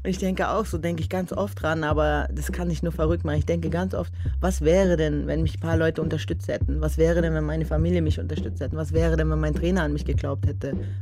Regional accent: Berlin, Germany; born there; ich wohne ja schon lange nicht mehr in Berlin

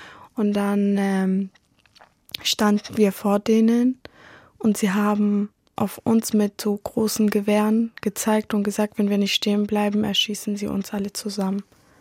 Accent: Sinjar, Nineveh, Iraq; German is a second language; now in Tübingen, Germany; Was ich an meiner Heimatstadt mag oder liebe, sind die ganzen Erinnerungen vor dem Krieg, als ich noch meine ganze Familie um mich herum hatte. Aber was ich an Tübingen mag, ist, dass es meine neue Heimat geworden ist

